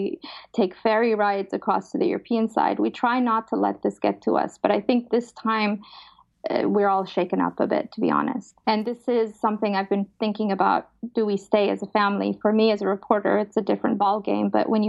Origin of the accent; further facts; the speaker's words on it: Afghanistan; now in Turkey; We're from Afghanistan originally, and I lived there, survived the suicide bombing, survived the Soviet invasion.